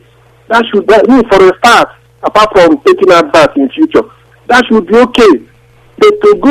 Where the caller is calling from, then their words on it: Bishop Auckland, North East England, United Kingdom; Radio Biafra, this is … from Bishop Auckland, County Durham, UK.